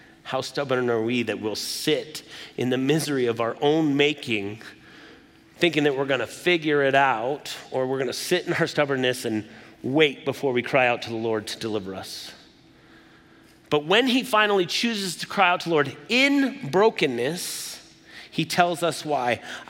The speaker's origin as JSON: {"language": "English", "country": "United States", "said": "I'm a Christian, I'm an American."}